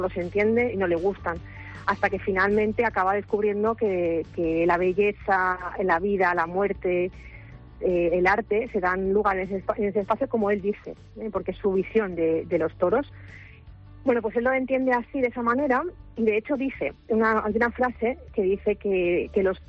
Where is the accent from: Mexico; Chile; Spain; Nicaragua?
Spain; Valencia, Valencian Community; nosotros somos de Valencia